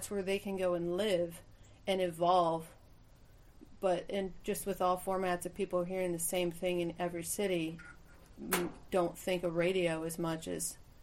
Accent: Ohio, United States; now in Nashville, United States; I'm from Northeast Ohio. So okay. Like Cleveland, Akron, Canton.

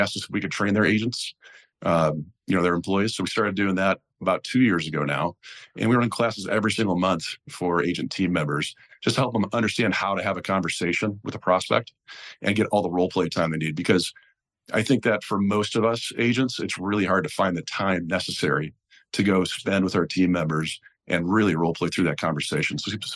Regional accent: Chicago, Illinois, United States; also born or lived in Eugene; now in Cupertino, United States; So I actually born and raised in Chicago. I opened my first agency in Eugene, 2004.

